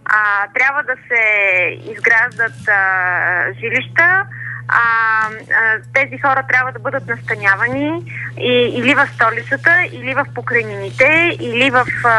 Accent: Pazardzhik, Pazardzhik Province, Bulgaria; Аз съм от Пазарджик, град, в който има концентрация на роми

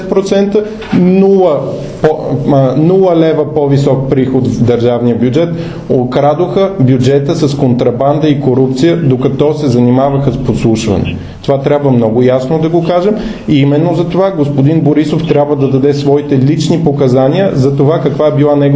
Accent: Plovdiv, Plovdiv Province, Bulgaria; аз идвам от Пловдив

